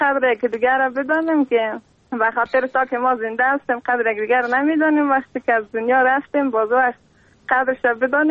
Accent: Afghanistan; moved away; میگه کاش ببینم ببینم که الان از افغانستان هستم.

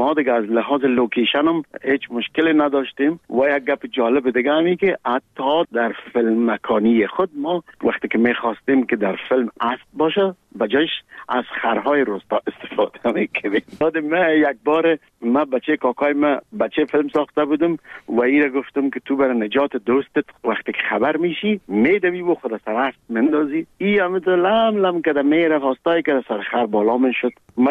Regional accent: Kabul, Afghanistan; moved away; ما در کابل به دنیا آمدیم، در چهاردی کابل. مکتب ابتدایی را در یک مکتب به نام غازی عبدالله خان تمام کردیم و بعدش لیسه عبیبیه

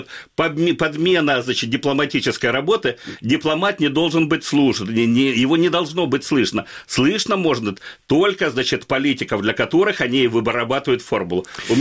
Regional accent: Starobilsk, Luhansk Oblast, Ukraine; я сам выходец из Старобельска

